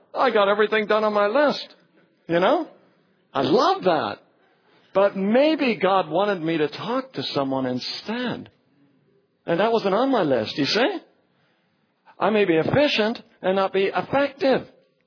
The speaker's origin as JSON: {"language": "English", "town": "Salem", "region": "Oregon", "country": "United States", "tie": "born or raised there", "said": "My dad was a nurseryman. I grew up outside of Salem, Oregon."}